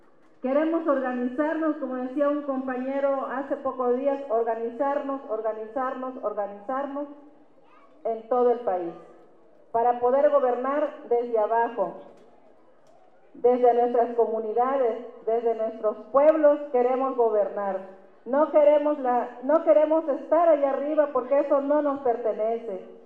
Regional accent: Mexico; Es el momento de nosotros, es el momento de nosotras, como pueblos y como mexicanos.

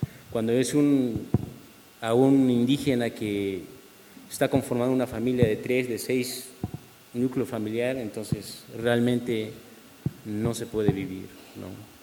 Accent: Santiago del Pinar, Chiapas, Mexico; Y además, como un pueblo indígena, como soy de Santiago del Pinar y como miembro de Santiago del Pinar, igual yo no me acostumbré a vivir en una ciudad tan pequeña, en unas casas tan pequeñas

